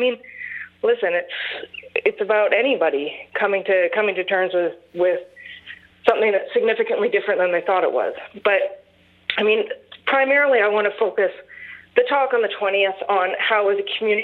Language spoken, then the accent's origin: English; Toronto, Ontario, Canada; a little while ago, I came from Toronto, so and was a very active, politicized person in Toronto.